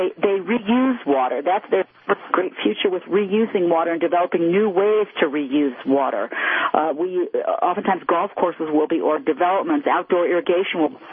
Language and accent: English; Midwest, United States; I grew up in the Midwest, you know, that was one of the great fun things